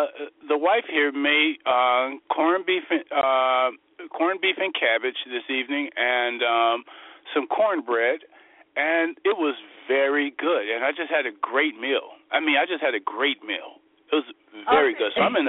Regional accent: Chicago, Illinois, United States; you know, I'm from Chicago where there's so much activity going on

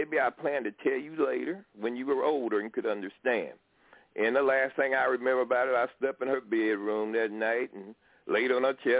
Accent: Dayton, Ohio, United States; born there; I'm 69 years old. I was born in Dayton, Ohio.

